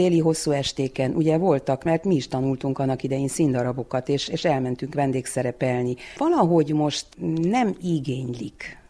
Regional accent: Nyárádmagyarós, Mureș County, Romania; Ez valahogy olyan felemelő érzés, hogy itt születtem, itt a munkahelyem, és sose vágytam elmenni.

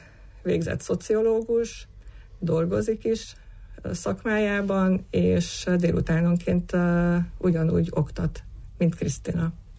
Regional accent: Târgu Mureș, Mureș County, Romania; now in Hungary; Tulajdonképpen itt nőttem föl, és egyre jobban vonz az itthoni légkör

